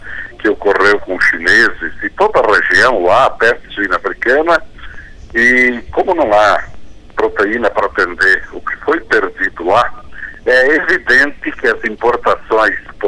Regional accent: Rio Grande do Sul, Brazil; now in São Paulo, Brazil; porque eu sou gaúcho e só porque estou agora numa atividade em São Paulo

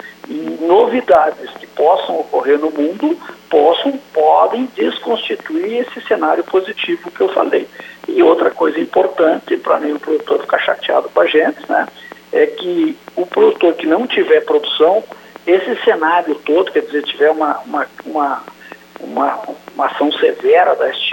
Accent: São Luiz Gonzaga, Rio Grande do Sul, Brazil; Olha, eu sou oriundo de São Luís Gonzaga, tá?

